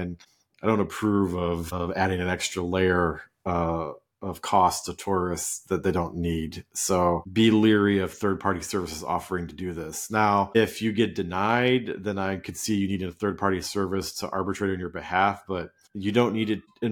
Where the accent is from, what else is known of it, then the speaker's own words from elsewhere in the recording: United States; as an American, I can continue to travel to the UK as much as I would like during the two-year period